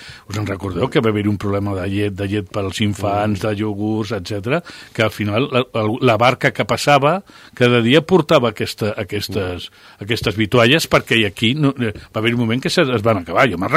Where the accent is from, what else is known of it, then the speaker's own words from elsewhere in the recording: Teruel, Aragon, Spain; jo que sóc de Terol, pues a Terol fa fred.